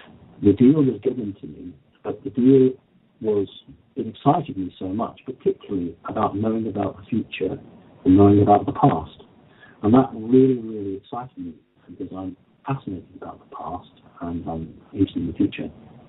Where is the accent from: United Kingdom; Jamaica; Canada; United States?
United Kingdom; First of all, I'm obviously British and I use the word mantid.